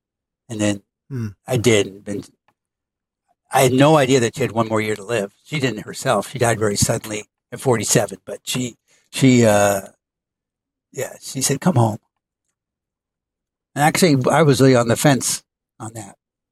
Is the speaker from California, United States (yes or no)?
no; Massachusetts, United States; also born or lived in Utica; I was born in Utica, New York, but I would say I grew up, most of my life I've been in Massachusetts.